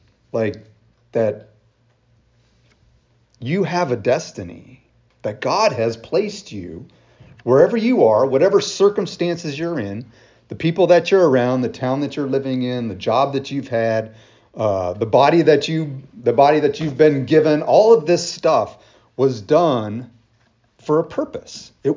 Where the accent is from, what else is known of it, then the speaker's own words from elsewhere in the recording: Wyoming, United States; I grew up in Wyoming. Like, how in the world did I end up in West Virginia, of all places, in Pleasant Grove Baptist Church out in the middle of, you know, Preston County?